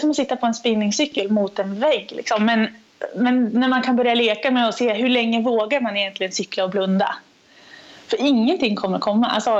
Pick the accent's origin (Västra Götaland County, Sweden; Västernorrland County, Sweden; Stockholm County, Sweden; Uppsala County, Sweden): Västernorrland County, Sweden; Sundsvall; Och sen som Sundsvallsbo eller som norrlänning